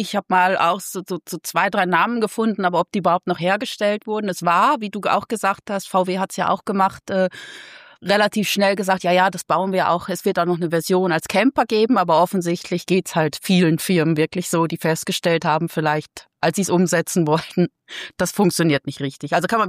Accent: North Rhine-Westphalia, Germany; Porta Westfalia gibt es bei uns um die Ecke

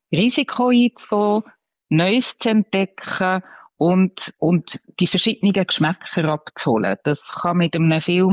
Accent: Switzerland; Jetzt glaube ich auch bei uns in der Schweiz, wir sind nicht nur von Amerika abhängig.

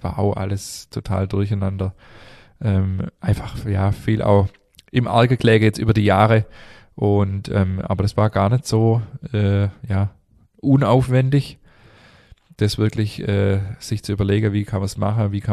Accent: Stuttgart, Baden-Württemberg, Germany; born there; Ich bin in Stuttgart geboren

